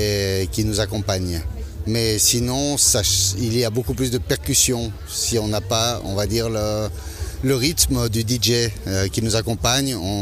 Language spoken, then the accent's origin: French; Switzerland; moved away as an adult; now in Argentina; comme je suis suisse et je vis depuis 20 ans en Argentine